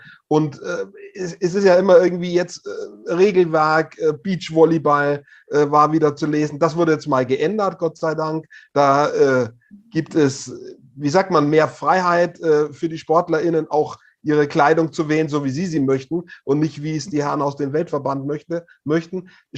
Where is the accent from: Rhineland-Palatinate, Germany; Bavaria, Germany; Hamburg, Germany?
Bavaria, Germany; Hof; Es gab im Herbst in Hof, meiner Heimatstadt, das traditionelle Stabhochsprung-Meeting